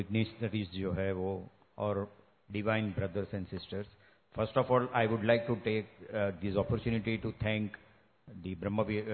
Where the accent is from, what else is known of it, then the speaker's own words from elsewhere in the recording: Surat, Gujarat, India; मेरे सूरत मेरा native place है तो वहाँ हमारा मंदिर है